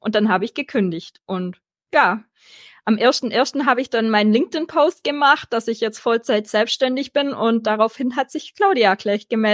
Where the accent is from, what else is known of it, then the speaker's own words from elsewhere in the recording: Baden-Württemberg, Germany; accent: Swabian; Ich komme aus dem Schwabenländle, wie man vielleicht hört, aber ich strenge mich an.